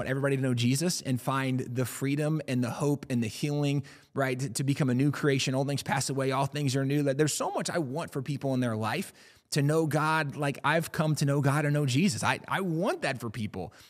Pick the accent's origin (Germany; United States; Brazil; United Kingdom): United Kingdom; England; So even growing up in England, you're very familiar with the Ten Commandments.